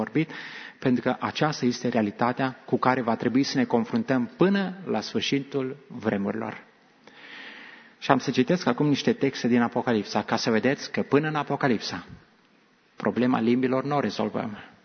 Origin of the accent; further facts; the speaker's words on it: Romania; moved away; Noi suntem români, știm puțină sau mai multă engleză, copiii noștri, copii de români, crescuți aici, născuți aici mulți dintre ei